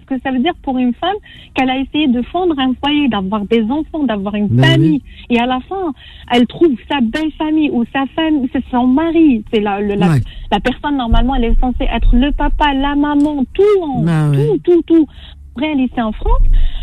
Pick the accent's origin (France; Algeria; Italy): Algeria; on va dire algérien parce que je suis algérienne